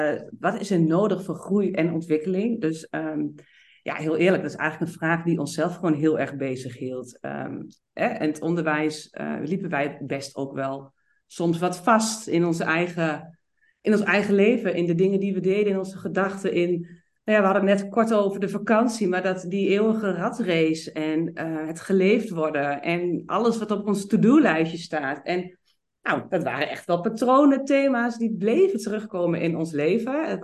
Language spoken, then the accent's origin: Dutch; Enschede, Overijssel, Netherlands; Ik kom uit Enschede, ik woon in Enschede